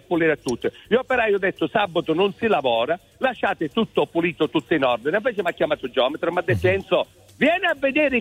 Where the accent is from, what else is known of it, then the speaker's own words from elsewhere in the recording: Sicily, Italy; now in Turin, Italy; Io sono siciliano